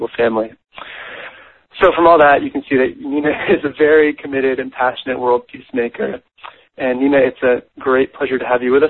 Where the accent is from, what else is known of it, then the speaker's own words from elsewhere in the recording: Vermont, United States; as well as my home state of Vermont passing a resolution which was honoring her for her life's work in peace.